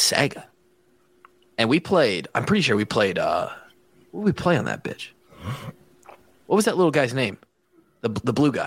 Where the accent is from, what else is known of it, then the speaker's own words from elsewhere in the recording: Marshalltown, Iowa, United States; Three of us, and we grew up in Marshalltown, right?